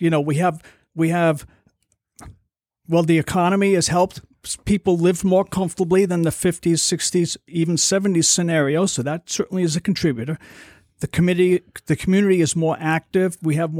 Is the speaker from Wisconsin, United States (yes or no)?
no; Block Island, Rhode Island, United States; So, you know, growing up on Block Island, as I had, one of the things I was always appreciative, even to this day, is the ability to buy something on the island when you need it.